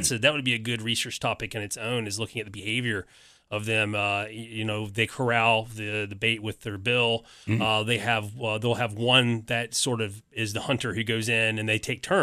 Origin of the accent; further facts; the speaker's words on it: North Carolina, United States; You know, I'd fished growing up in North Carolina.